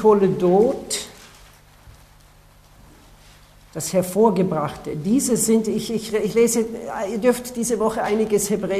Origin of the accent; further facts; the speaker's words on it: Austria; now in Switzerland; Also ich bin Österreicher und wir wohnen seit 13 Jahren in der Schweiz.